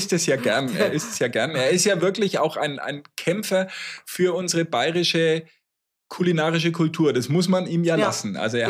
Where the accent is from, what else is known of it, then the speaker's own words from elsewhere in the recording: Austria; damit bin ich in Österreich aufgewachsen